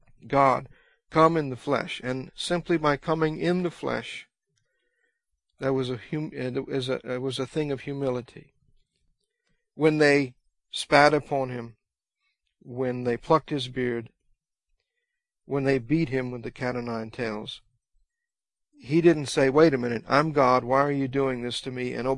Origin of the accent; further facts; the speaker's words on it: United States; But I like being an American. I like living as an American.